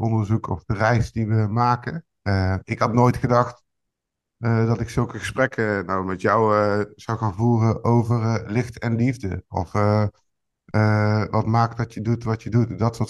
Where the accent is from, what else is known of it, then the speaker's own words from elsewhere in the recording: Tilburg, North Brabant, Netherlands; ik kom zelf uit Tilburg-Noord.